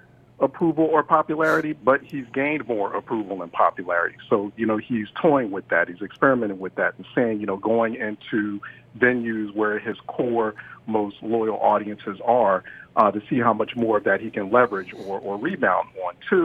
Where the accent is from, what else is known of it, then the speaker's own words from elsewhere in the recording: Philadelphia, Pennsylvania, United States; In my hometown, 75% of women who, in Philadelphia, in Pennsylvania, 75% of women who die from pregnancy-related complications are black.